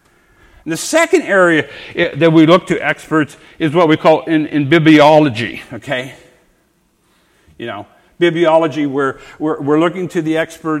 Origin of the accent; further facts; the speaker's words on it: Canada; moved away; I came down from Canada 7 years, and maybe I was culture shocked. You know, in Canada, it's a different ball game totally.